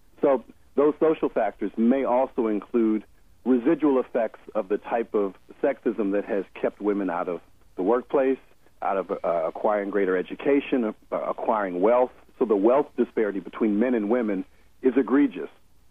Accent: Chicago, Illinois, United States; when people find out that I'm from Chicago

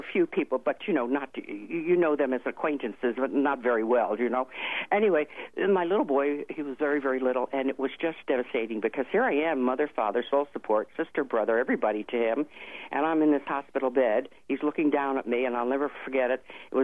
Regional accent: New York, United States; moved away as an adult; also born or lived in New Jersey; now in California, United States; we had just moved to California because I'm an East Coast person. I'm from New York, New Jersey.

